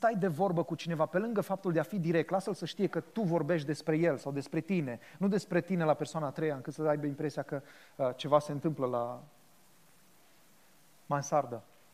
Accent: Moldova Nouă, Caraș-Severin, Romania; Am trăit și am crescut la Moldova Nouă

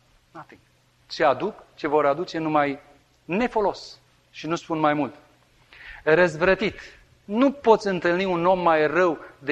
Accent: Romania; Romanian is a second language; mă vede că vorbesc cu accent cu Dana, așa românește cum vorbeam, eu știu, englezește cu ei acolo cu accentul meu, se întoarce la mine și zice, ești iranian? Și eu zic, romanian.

